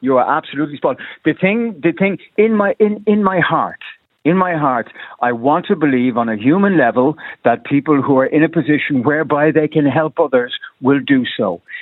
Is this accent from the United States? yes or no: no; Ireland; I'm born and bred in Ireland, been in Ireland all my life, never moved out.